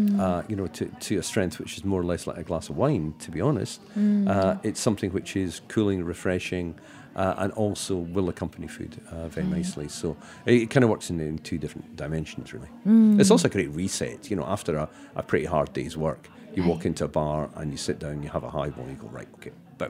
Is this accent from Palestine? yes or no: no; United Kingdom; I'm coming from Britain, where you're not allowed to mention companies.